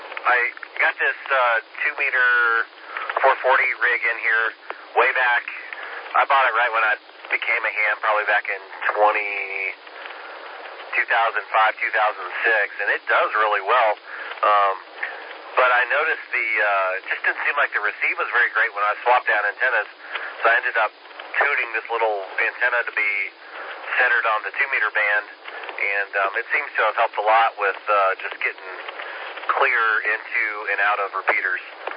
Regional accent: Atlanta, Georgia, United States; now in Weaverville, United States; I'm from Atlanta, but we live up north Asheville, up in Weaverville.

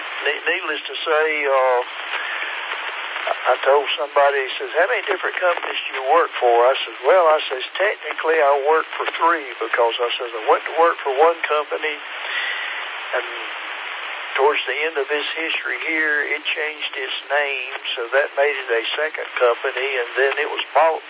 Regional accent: Statesville, North Carolina, United States; I grew up in Statesville, which is about 100 miles east of here, and our summers got hot down there, too.

